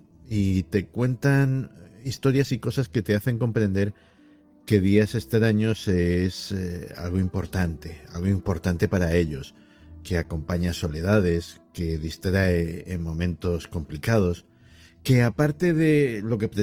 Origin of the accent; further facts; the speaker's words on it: Madrid, Community of Madrid, Spain; nada porque es mi ciudad y igual que los madrileños decimos, al parecer equivocadamente, que no tenemos acento, pues para mí, claro, es el público de Madrid es lo normal, es la gente con la que convivo.